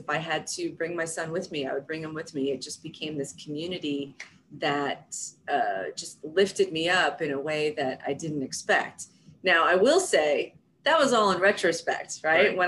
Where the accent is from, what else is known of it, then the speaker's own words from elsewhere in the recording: New York, United States; I'm from New York originally, and I could not have imagined.